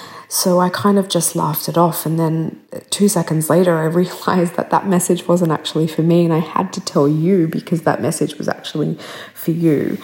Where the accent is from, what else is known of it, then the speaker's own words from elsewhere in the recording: Australia; I'm from Australia.